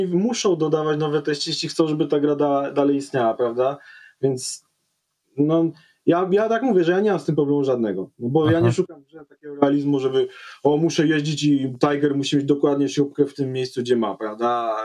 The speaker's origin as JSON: {"language": "Polish", "town": "Kraków", "region": "Lesser Poland", "country": "Poland", "said": "Ja jestem z Krakowa"}